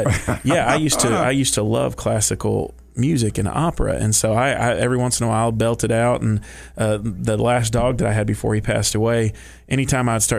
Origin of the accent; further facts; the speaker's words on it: Dominican Republic; now in United States; So I said, no, I grew up in the Dominican.